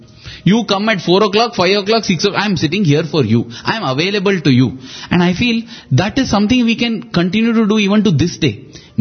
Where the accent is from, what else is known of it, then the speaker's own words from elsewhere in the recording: Karnataka, India; first language Kannada; English is a second language; And I felt very happy that Swami, because Kannada is my mother tongue, you are telling this.